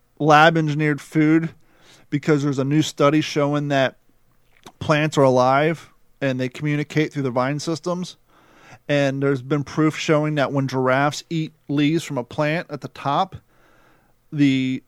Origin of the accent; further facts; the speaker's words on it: Ohio, United States; It's bigger than anything I fished on growing up in Ohio.